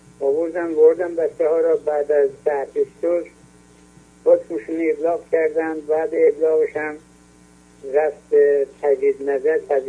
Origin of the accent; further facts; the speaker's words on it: Iran; ما جمهور اسلامی هستیم، وطنمون ایرانه.